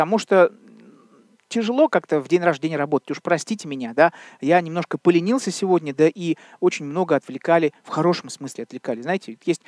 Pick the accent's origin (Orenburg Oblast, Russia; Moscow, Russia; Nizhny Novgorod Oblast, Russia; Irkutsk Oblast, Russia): Orenburg Oblast, Russia; Orenburg; Не буду уточнять, что клип на эту песню был снят на вокзале моего родного города, Оренбург.